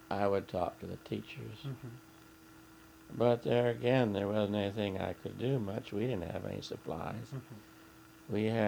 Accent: Perrysburg, Ohio, United States; it was just like the town I grew up in Perrysburg, Ohio. It was set out the same way, the trees and sidewalk and the frame houses.

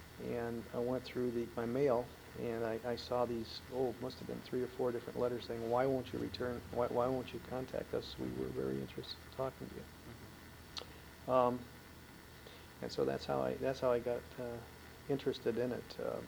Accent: Hamburg, New York, United States; also born or lived in Jamestown; I went to high school at a place called Hamburg, New York, outside of Buffalo.

